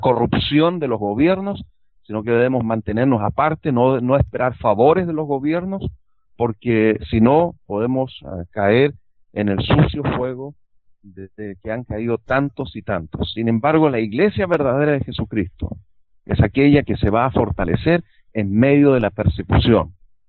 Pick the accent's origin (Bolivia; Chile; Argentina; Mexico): Chile; allá en mi país.